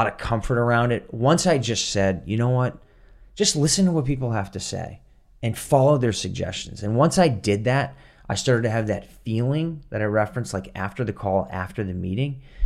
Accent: Boston, Massachusetts, United States; now in Los Angeles, United States; So I I grew up in the Boston area and a lot of my family was there

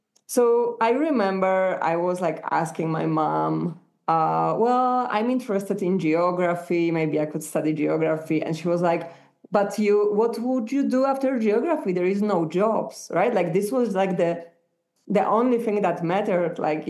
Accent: Poland; English is a second language; now in Colombia; So I'm from Poland. I live in Colombia currently.

